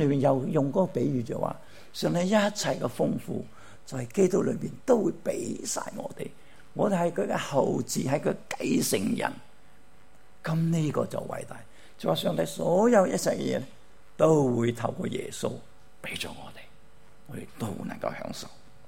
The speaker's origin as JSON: {"language": "Cantonese", "region": "Guangdong", "country": "China", "said": "咁我哋呢啲廣東人咧，一樣就好自大嘅。我哋行埋咧，一定埋堆咧。如果家庭型咧，我哋廣東人就梗係行埋一堆講廣東話噶啦，打死都唔會講普通話嘅"}